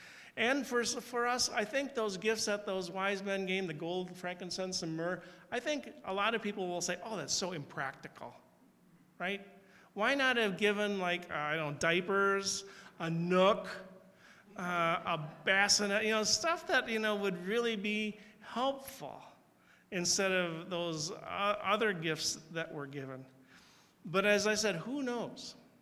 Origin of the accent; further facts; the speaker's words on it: United States; I was struck, and that's because I'm an American, I guess.